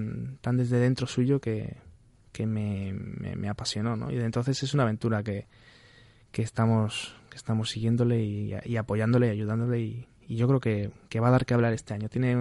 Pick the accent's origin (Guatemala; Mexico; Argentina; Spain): Spain; Fuenlabrada, Community of Madrid; Es un torero de mi pueblo, que de Fuenlabrada